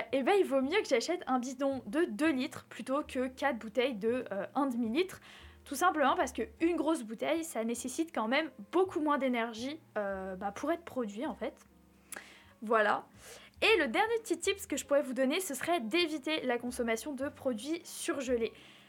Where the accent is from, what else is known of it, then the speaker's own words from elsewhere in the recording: France; notre consommation quotidienne en tant que Français